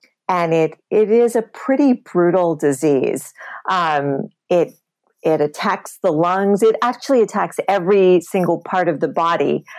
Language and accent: English; Australia; now in United States; When I grew up in Australia, you know, it was gorgeous.